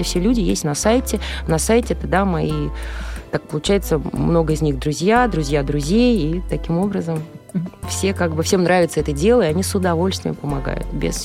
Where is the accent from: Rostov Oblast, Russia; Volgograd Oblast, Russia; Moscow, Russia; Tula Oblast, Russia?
Volgograd Oblast, Russia; Kamyshin; В Камышине, да. Вот я из Камышина.